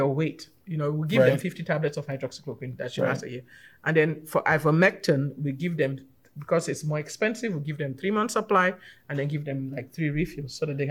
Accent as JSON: {"language": "English", "region": "Texas", "country": "United States", "said": "I'm still a Texan, though."}